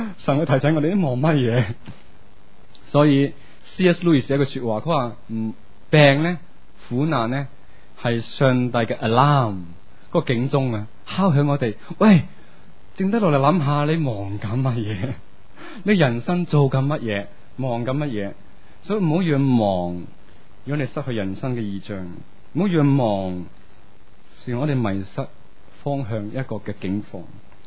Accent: Hong Kong; 我是揀这样东西出来，因为对我们香港来讲真的太忙，忙到呢我们真的呢疏远上帝

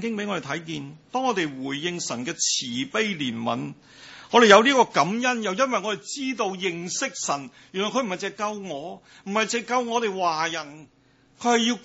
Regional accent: Hong Kong; 我哋香港人

